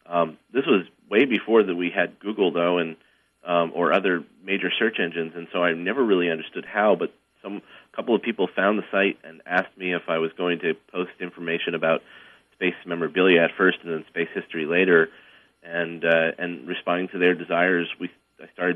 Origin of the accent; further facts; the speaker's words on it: New Jersey, United States; I grew up in New Jersey, so we didn't really have much of of space available to us.